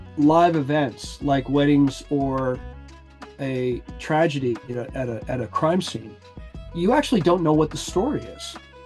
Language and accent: English; Aspen, Colorado, United States; coming from, you know, like my childhood and growing up in Aspen, where if you wanted to do something, you just sort of like talk to a bunch of people and you got it done.